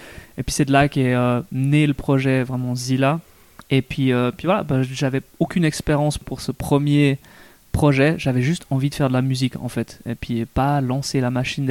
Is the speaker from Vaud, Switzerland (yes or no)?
no; Fribourg, Switzerland; je suis fribourgeois, j'ai grandi à Fribourg. La culture fribourgeoise, je l'ai bien profonde dans mes gènes.